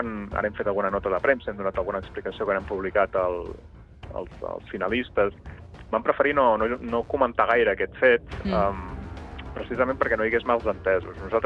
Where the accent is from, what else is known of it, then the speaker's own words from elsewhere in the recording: Figueres, Catalonia, Spain; perquè jo soc de Figueres i ell també